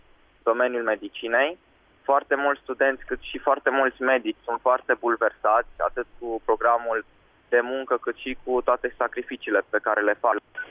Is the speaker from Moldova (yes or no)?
no; Reșița, Caraș-Severin, Romania; m-am născut în Reșița pe data de 15.10.2001.